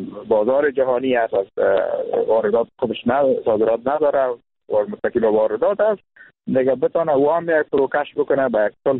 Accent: Kunduz, Afghanistan; ما هم جزء از افغانستان هستیم، مردم قندوز متضرر خواهد شدیم.

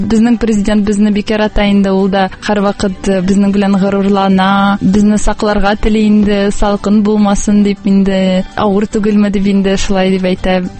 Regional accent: Kazan, Tatarstan, Russia; Брюссельдә Казанны якладык һәм Универсиаданы үзебезнең туган шәһәребезгә горурланып алып кайттык.

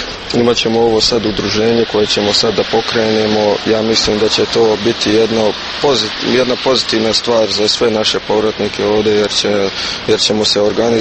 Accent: Bosnia & Herzegovina; also born or lived in United States; Zato što je ovo moj rodni kraj. Ovdje imam prijatelje, imam familiju

